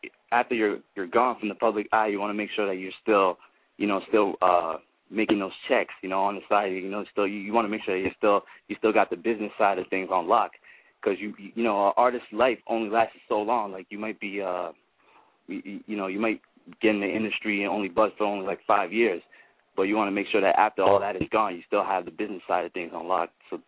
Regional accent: Toronto, Ontario, Canada; oh, I'm from Toronto

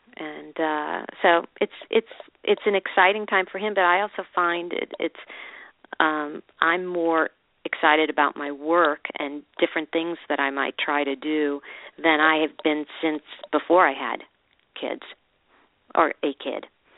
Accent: Chicago, Illinois, United States; My parents had absolutely nothing to do with my college applications and I'm from Chicago.

